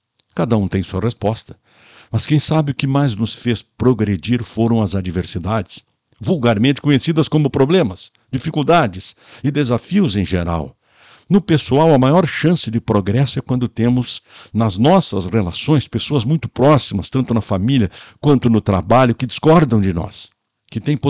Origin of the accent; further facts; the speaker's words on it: Montes Capões, Brazil; Lá em Montes Capões, a minha terra natal, nos referíamos à folhinha